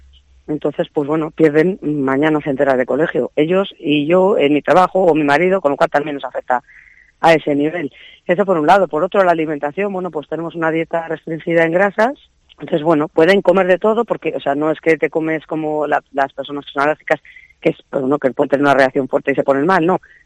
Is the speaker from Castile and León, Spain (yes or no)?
yes; Segovia, Castile and León, Spain; nos derivaron a Valladolid, nosotros somos de Segovia